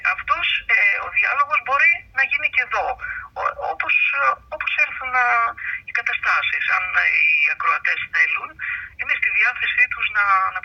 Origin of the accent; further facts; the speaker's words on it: Livadeia, Central Greece, Greece; now in Chalkida, Greece; είμαι Λιβαδίτισσα, από Κουκούνια που λένε. Όμως λείπω πολλά χρόνια, 40 χρόνια περίπου.